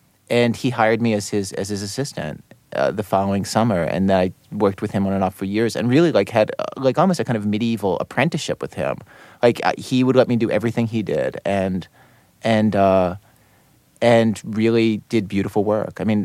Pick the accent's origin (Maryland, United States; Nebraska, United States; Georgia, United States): Maryland, United States; Baltimore; And I grew up in Baltimore and went to all the places in Baltimore where you could get a job in the media.